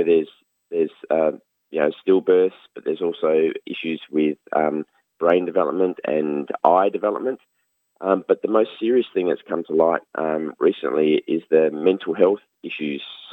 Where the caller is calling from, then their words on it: South Australia, Australia; I'm calling from South Australia.